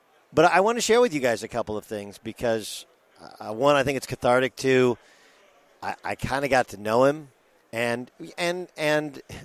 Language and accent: English; California, United States; Like, Los Angeles is, Orange County is my hometown.